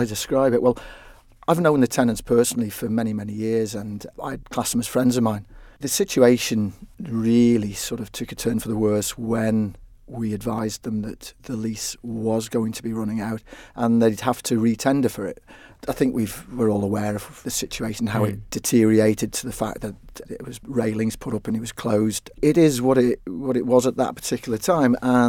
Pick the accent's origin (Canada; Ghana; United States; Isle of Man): Isle of Man; Port St Mary; I'm from the south of the island, and I was born and brought up in Port St Mary. I lived in Port Erin for many years now.